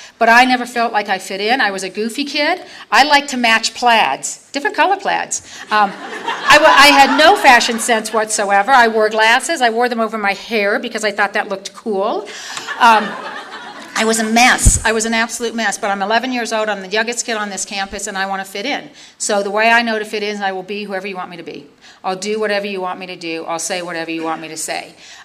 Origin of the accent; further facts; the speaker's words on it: Canada; also born or lived in Philippines / Singapore; I'm originally Canadian, my mother is English, my father was Dutch, spent most of my life growing up overseas